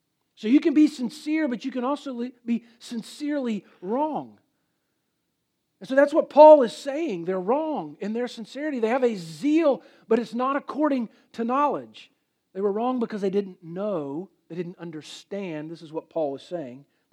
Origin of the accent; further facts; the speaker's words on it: Jacksonville, Florida, United States; If you don't know, I'm from Florida, live in Jacksonville.